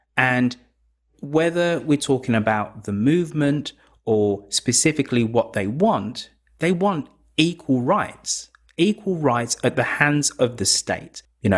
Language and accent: English; United Kingdom; as a Brit